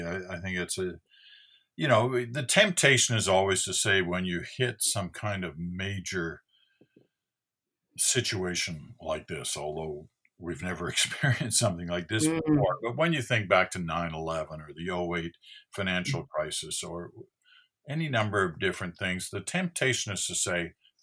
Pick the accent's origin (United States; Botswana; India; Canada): Canada; I'm proud to say that we're Canadian and we're different.